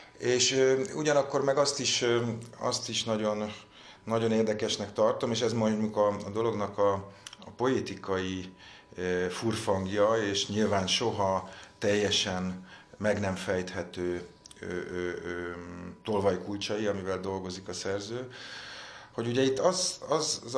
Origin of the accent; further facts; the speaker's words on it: Budapest, Hungary; ahol én is nőttem, nevelkedtem, tehát ez a Móricz Zsigmond körtelés környéke